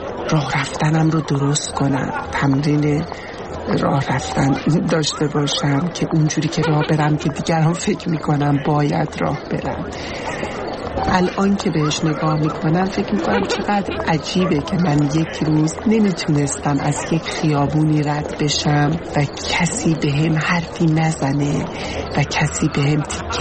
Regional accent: Iran; moved away; من یک زن ترنسم و از ایران اومدم

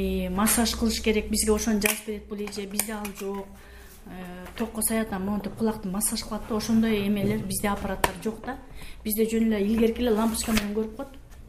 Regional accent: Toktogul, Jalal-Abad Region, Kyrgyzstan; Анан биринчи жылы доктурга барып көрсөтсөк, Токтоолдон келдик биз.

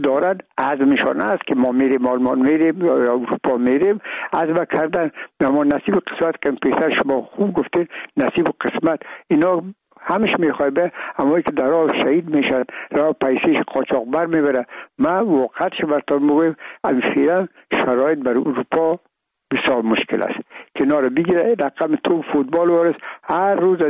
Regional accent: Afghanistan

